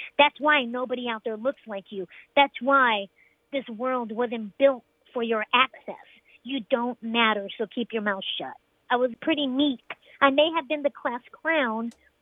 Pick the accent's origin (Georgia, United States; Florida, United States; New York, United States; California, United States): California, United States; Los Angeles; I grew up in the Los Angeles public school system